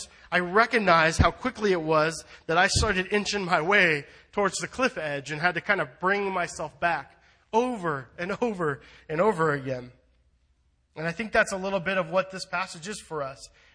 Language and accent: English; California, United States; I'm from SoCal, so kind of the salt air just kind of shakes my brain loose.